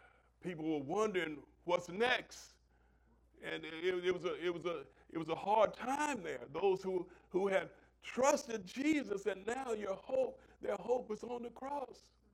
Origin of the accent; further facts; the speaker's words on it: Oklahoma, United States; I'm from Oklahoma, so y'all pray for me. I got some Oklahomaisms.